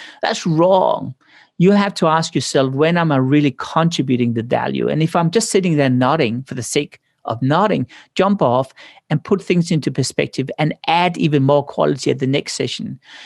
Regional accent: Denmark; I came from Denmark. 99.9% are Protestants. So I never seen other religions. And I never seen people of other skin colors.

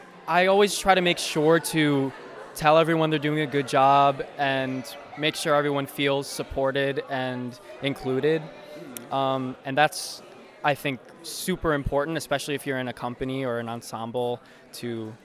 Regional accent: Mundelein, Illinois, United States; I was nominated for the role of Usnavi in The Heights, and I'm from Mundelein, Illinois.

